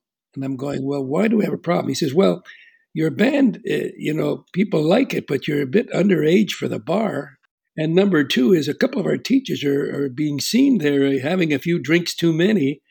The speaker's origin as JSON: {"language": "English", "town": "Montreal", "region": "Quebec", "country": "Canada", "tie": "born or raised there", "also_born_or_lived": "Saint-Eustache, Canada", "said": "I was born and raised in Montreal, downtown, on wow. a street called Esplanade, right near Park Avenue. And then in my early teenage life, my parents moved us to a place called Saint-Eustache-sur-le-Lac."}